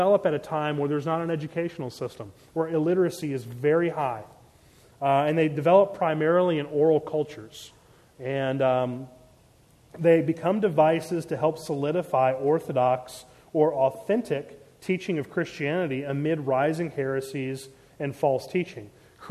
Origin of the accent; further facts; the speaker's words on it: Maryland, United States; And that was the number that I had growing up in Maryland.